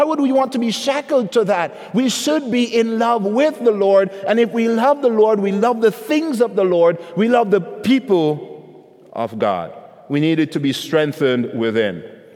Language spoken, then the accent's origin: English; Jamaica; Maybe they do now, but I never saw a peach tree growing up in Jamaica, right?